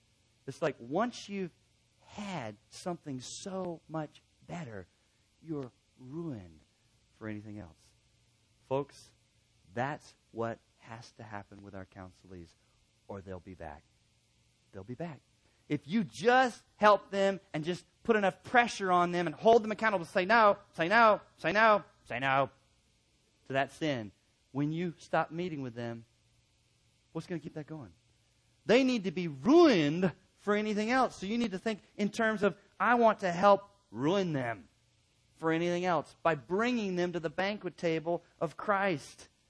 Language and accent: English; Chattanooga, Tennessee, United States; I grew up going to Daytona Beach. I grew up in Chattanooga, Tennessee, so Daytona Beach was it.